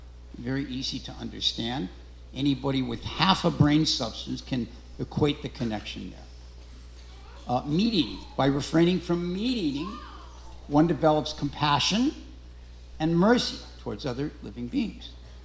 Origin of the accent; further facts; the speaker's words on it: St. Louis, Missouri, United States; because I grew up in St. Louis, and in St. Louis we had a gas station chain called Bonafide Gas.